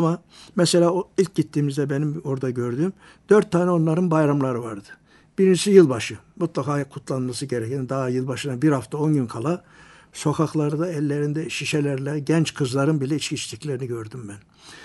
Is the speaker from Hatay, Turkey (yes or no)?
no; Silifke, Mersin, Turkey; Ben aslen Mersinliyim. Mersin Silifke'de doğdum.